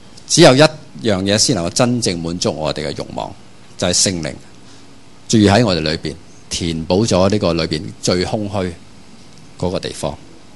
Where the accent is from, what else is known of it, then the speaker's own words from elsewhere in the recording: Hong Kong; 即是主宰着我们香港人的思想啊